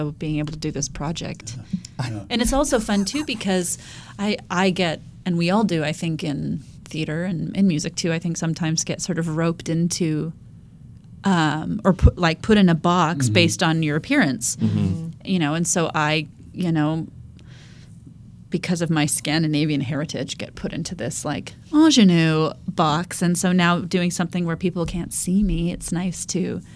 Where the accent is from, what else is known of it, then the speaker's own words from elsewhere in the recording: Canada; also born or lived in Washington State; now in San Diego, United States; I'm originally from Canada and then came to San Diego via Washington State and did my master's here in musical theater.